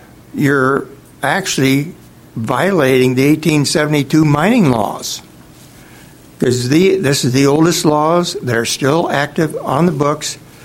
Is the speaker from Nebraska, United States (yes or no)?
no; Bremerton, Washington, United States; Commissioners … I'm from Bremerton, Washington.